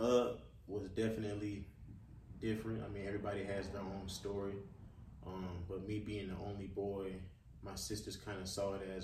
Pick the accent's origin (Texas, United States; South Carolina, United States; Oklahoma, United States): South Carolina, United States; Sumter; Well, I'm from Sumter, South Carolina. I'm a Nigerian, I guess you could say native. Both of my parents are Nigerian.